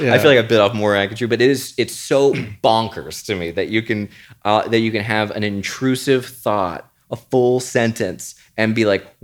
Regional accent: the South, United States; because I grew up in the South, and for language there, everything needs to be super polite

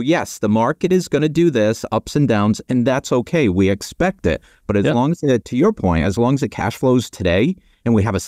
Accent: Boston, Massachusetts, United States; accent: Boston; I hail from the Northeast, hence the Boston hat and the Boston accent.

